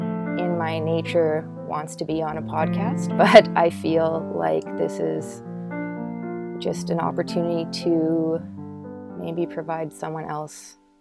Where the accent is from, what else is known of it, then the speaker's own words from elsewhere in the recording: Winnipeg, Manitoba, Canada; I'm from Winnipeg, Manitoba, Canada.